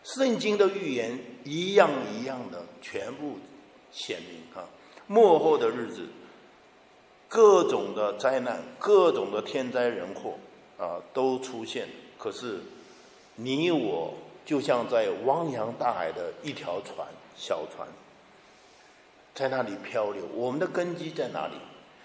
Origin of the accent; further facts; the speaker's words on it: Chiayi, Taiwan; 我小的时候在嘉义，那个马路都摇起来了。那个我们住的都是，我父亲是中学的那个训导主任教员，那时候住的是日本式的房子。